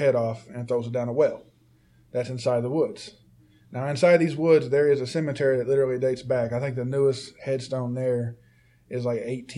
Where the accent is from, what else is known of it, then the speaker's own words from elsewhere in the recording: Carroll, Illinois, United States; It was where I'm from. I'm from Carroll.